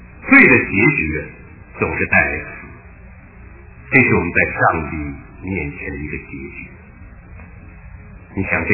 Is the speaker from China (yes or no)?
yes; China; 对于说谎呢，咱们中国人呢，那简直是不用提了